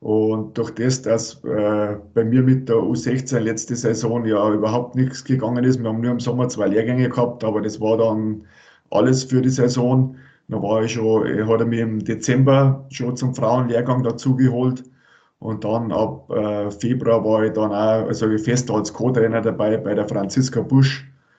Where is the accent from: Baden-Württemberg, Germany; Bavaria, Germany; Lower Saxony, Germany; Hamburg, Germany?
Bavaria, Germany; Rosenheim; ich bin aus Rosenheim, da bin ich geboren und habe das Eishockeyspielen gelernt